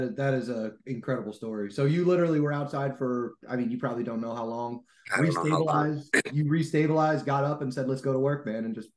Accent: New Jersey, United States; now in Pennsylvania, United States; I'm from New Jersey, moved to Pennsylvania

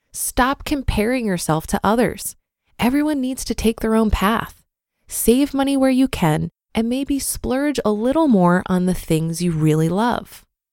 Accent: Canada; also born or lived in Panama; I'm Canadian, but lived in Panama for a little less than 5 years.

